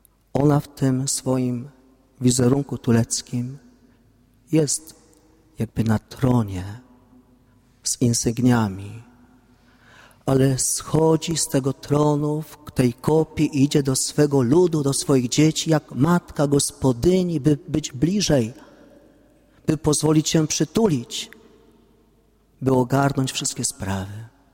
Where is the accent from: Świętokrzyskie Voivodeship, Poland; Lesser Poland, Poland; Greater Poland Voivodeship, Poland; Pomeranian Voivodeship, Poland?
Greater Poland Voivodeship, Poland; Ołobok; które od ponad 800 lat zagościły w Ołoboku pod Kaliszem